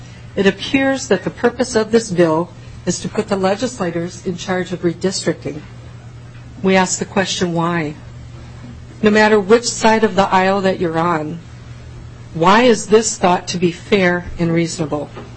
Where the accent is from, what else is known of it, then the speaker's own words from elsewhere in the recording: Rochester, Minnesota, United States; I hail from Rochester.